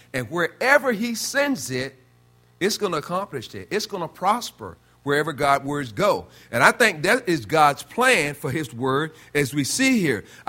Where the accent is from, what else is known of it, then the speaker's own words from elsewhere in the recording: North Carolina, United States; born there; I was born in North Carolina.